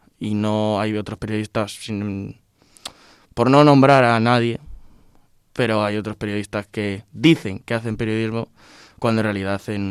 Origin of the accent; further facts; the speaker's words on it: Castilla-La Mancha, Spain; la Universidad de Castilla-La Mancha, que aunque es de mi tierra